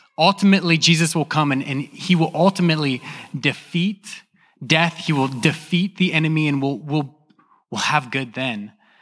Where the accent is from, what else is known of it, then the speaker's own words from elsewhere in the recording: Midwest, United States; I'm from the Midwest.